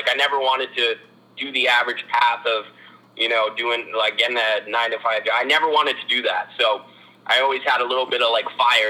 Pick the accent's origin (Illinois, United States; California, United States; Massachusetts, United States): Massachusetts, United States; Boston; So anyways, I'm originally from Boston, and I'm a Patriots fan.